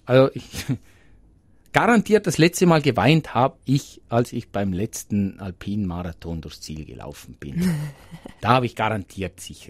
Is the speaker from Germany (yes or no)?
no; Liechtenstein; mit Röstzwiebeln und bei uns in Liechtenstein mit Apfelmus, nicht mit Salat.